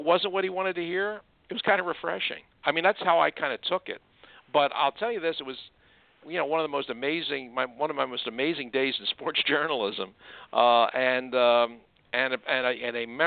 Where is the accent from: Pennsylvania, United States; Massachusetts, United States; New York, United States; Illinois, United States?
Pennsylvania, United States; Philadelphia; "Well, you know, I'm from Philly and I was rooting for the home team."